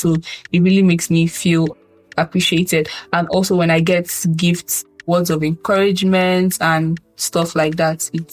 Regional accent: Nigeria; As a Nigerian from the trenches, cannot relate to bath.

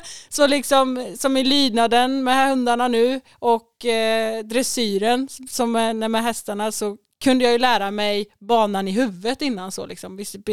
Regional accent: Norra Fågelås, Västra Götaland County, Sweden; Jag är uppvuxen i Norra Fågelås. Det ligger strax söder om Jo. Med min mamma och pappa och syskon.

